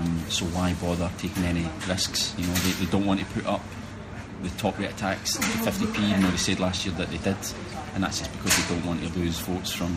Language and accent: English; Scotland, United Kingdom; I mean, it's not like, I suppose it's different being Scottish, but the Scottish referendum, it felt personal.